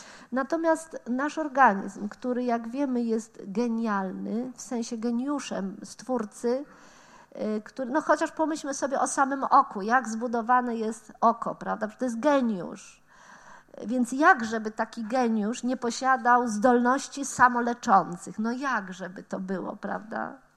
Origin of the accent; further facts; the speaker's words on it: Gdańsk, Pomeranian Voivodeship, Poland; Ja pochodzę z Gdańska, wywodzę się z Gdańska, z Akademii Medycznej.